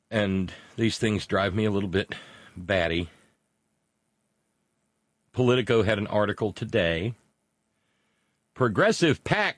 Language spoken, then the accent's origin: English; Alabama, United States; A long time ago, growing up in Alabama